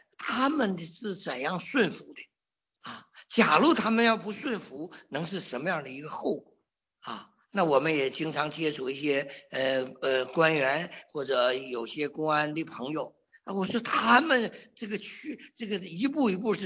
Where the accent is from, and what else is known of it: China